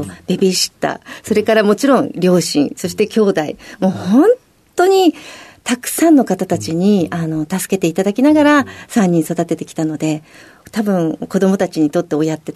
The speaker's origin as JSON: {"language": "Japanese", "region": "Tochigi", "country": "Japan", "said": "栃木県栃木市になります。"}